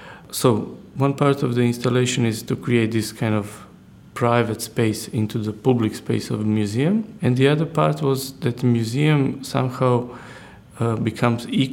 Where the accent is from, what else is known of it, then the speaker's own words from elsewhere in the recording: Rijeka, Primorje-Gorski Kotar County, Croatia; English is a second language; I come from Croatia, where from one town called Rijeka, where I was born and where I still live now.